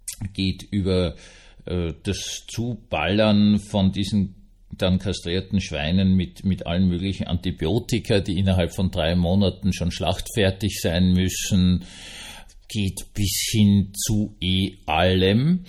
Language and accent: German; Austria; Die EU zieht zwar nicht mit, aber wir als Österreicher tapfer, wie wir sind und fit, machen das.